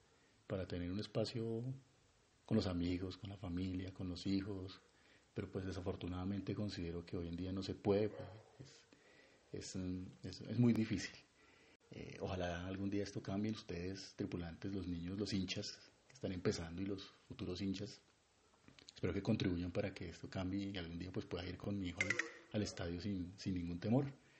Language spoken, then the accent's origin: Spanish; Bogotá, Colombia; Los dos somos de acá de Bogotá